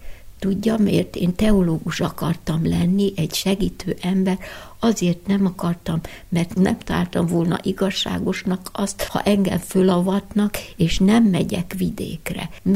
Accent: Zakarpattia Oblast, Ukraine; Én kárpátaljai vagyok. Ebben a világban kisebbségi sorsot éltem át, mint evangélikus és mint magyar.

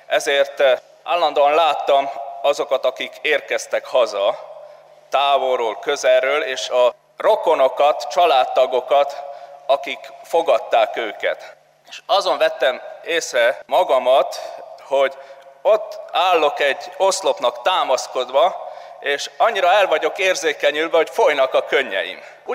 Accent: Transylvania, Romania; Nem olyan rég Erdélyben jártam, ahonnan származok

